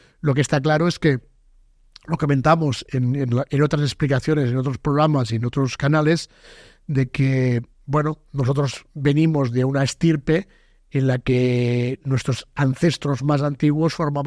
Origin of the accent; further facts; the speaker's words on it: Spain; born there; Mi padre nació en España. Yo nací en España